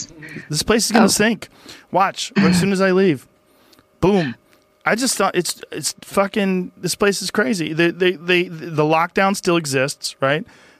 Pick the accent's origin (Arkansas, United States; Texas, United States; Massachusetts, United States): Massachusetts, United States; Boston; I always felt like there was something real humbling about growing up in Boston because it got so goddamn cold and it snowed so much